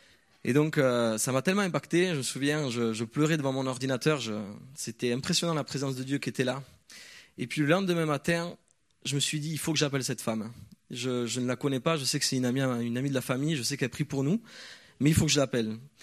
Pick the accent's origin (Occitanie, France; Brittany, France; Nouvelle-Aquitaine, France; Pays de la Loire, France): Nouvelle-Aquitaine, France; Pau; je viens de Pau et cette année donc